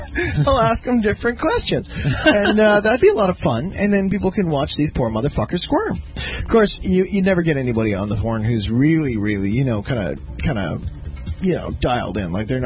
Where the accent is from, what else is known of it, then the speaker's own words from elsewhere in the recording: Canada; I'm a Canadian here, okay?